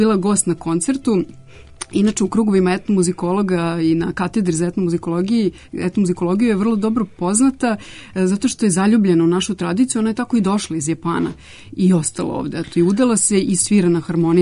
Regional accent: Serbia; kod nas u Srbiji zapravo svi ovi orkestri

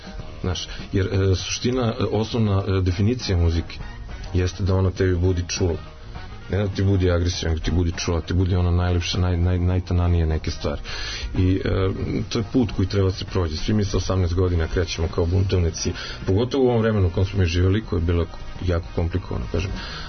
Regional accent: Valjevo, Šumadija and Western Serbia, Serbia; pošto sam kao klinac živio u Valjevu

